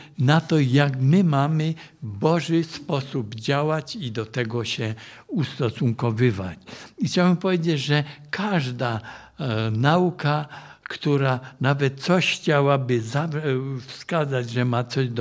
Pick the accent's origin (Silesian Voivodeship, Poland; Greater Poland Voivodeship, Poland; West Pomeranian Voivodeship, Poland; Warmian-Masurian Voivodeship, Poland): Silesian Voivodeship, Poland; Cieszyn; Ja jako chłopak obserwowałem Żydów, u nas w Cieszynie ich było dużo, było 6 synagog nawet